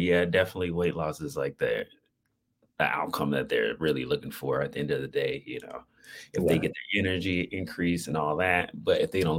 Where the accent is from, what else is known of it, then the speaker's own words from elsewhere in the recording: Phoenix, Arizona, United States; I'm from Phoenix, Arizona.